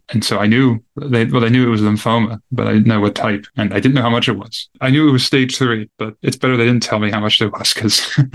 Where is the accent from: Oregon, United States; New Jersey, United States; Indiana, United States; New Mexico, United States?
New Jersey, United States; now in United Kingdom; Well, I'm an American. I'm from New Jersey originally, and it's very expensive and tuition's very expensive in that state.